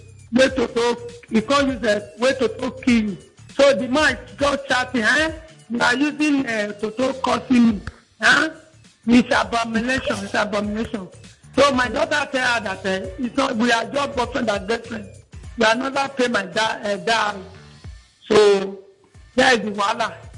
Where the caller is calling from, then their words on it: Benin; I'm from Benin.